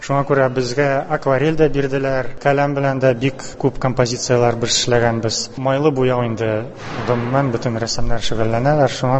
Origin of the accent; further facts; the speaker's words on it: Yelabuga, Tatarstan, Russia; мин үзем Алабугада туып үскәнмен. Анда сәнгать мәктәбен бетердем, аннан соң Чаллыда укыдым, училищедә, аннан соң Петербургта Академия художественна тәмамладым.